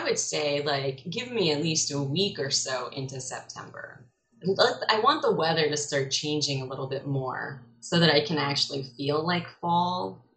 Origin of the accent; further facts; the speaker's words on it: Fresno, California, United States; I'm from the Central Valley, from Fresno, actually. My dad's family, my dad's dad's family goes back generations, a couple generations in California.